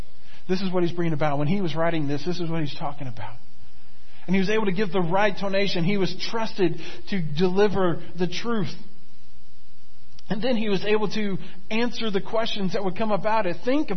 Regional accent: Florida, United States; And when I was growing up in Florida, it was really hard to get Dallas Cowboys stuff in Florida.

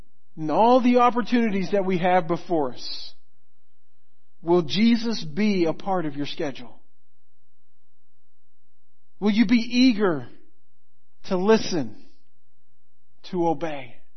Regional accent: Florida, United States; I grew up in Florida and got a chance to do a lot of fishing with my dad.

